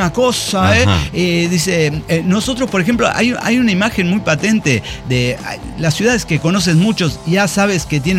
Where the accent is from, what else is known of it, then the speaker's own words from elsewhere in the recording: El Salvador; Y yo soy latinoamericano, yo soy salvadoreño.